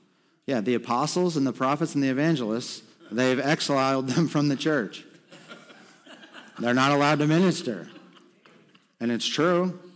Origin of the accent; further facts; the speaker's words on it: Stephentown, New York, United States; I grew up in Steventown, New York. That's about 45, 50 minutes away from here.